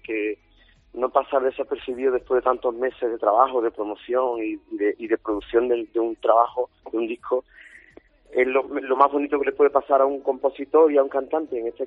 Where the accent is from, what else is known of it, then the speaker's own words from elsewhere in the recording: Andalusia, Spain; accent: Andalusian; now in Madrid, Spain; muy orgulloso de mi acento, de vivir en Madrid